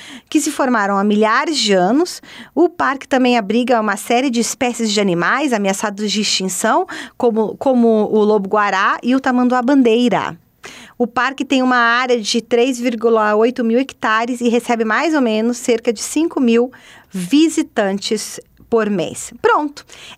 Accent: Curitiba, Paraná, Brazil; nós que somos do Paraná, eu que sou do Paraná, de Curitiba

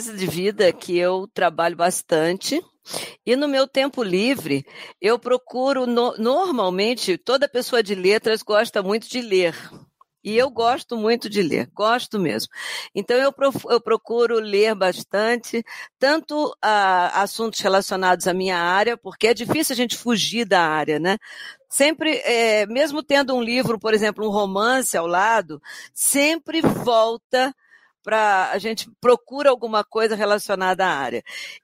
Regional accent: Rio de Janeiro, Brazil; Eu comecei a dar aula de inglês, eu sou do Rio de Janeiro.

